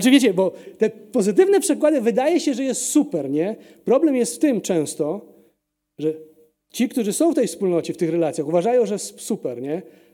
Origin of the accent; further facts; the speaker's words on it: Lviv, Lviv Oblast, Ukraine; moved away as an adult; now in Poland; Ja się urodziłem we Lwowie. Tak? Tam skończyłem szkołę średnią. Na studia przyjechałem do Polski.